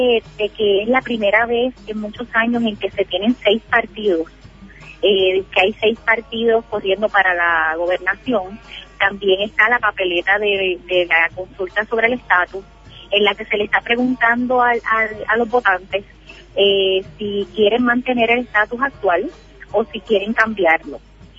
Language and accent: Spanish; Puerto Rico; Los puertorriqueños viajan con un pasaporte norteamericano, somos ciudadanos norteamericanos